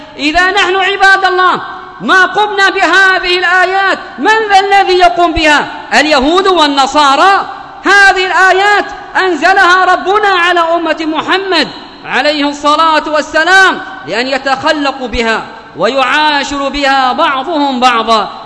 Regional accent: Yemen; بلادنا اليمن

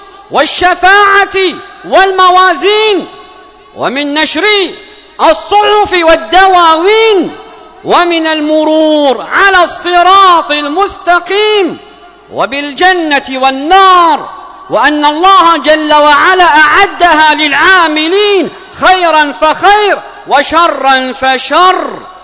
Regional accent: Yemen; اللهم ادفع عن بلادنا اليمن وسائر بلاد

